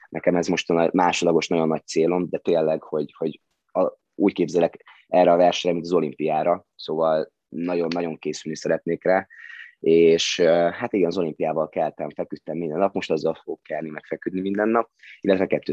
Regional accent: Hungary; born there; mert mindenben nagyon jók vagyunk, hál' Istennek, és ezért örülök, hogy ide születtem

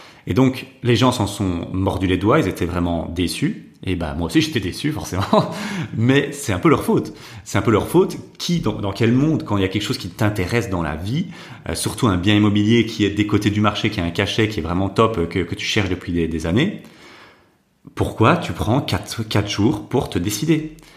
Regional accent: Dinant, Wallonia, Belgium; Moi, il faut savoir que je suis de Dinan, je viens jusqu'à Arlon, c'est quand même 1h15.

